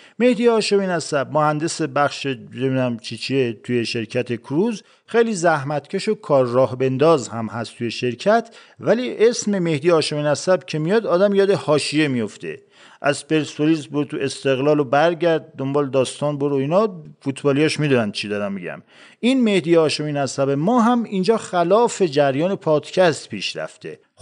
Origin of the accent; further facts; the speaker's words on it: Kerman, Iran; من بچه کرمانم